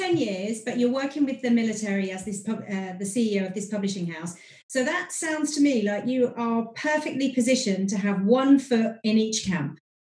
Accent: United Kingdom; accent: British; So for those of you tiring of my British accent, I have some homegrown talent here for you today.

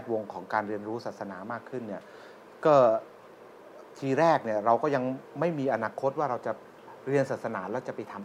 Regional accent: Lam Luk Ka, Pathum Thani, Thailand; ครับผมเป็นเด็กบ้านนอกบ้านนอกคนหนึ่งเนี่ยแหละครับก็ทำด้วยละก็พื้นเพเนี่ยเป็นคนคลอง13ลำลูกกา

